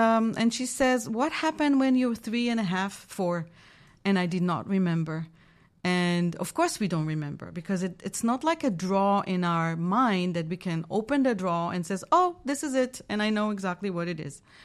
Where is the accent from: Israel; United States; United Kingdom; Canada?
Israel; I'm from Israel. I have three kids, three grandkids, Baruch Hashem.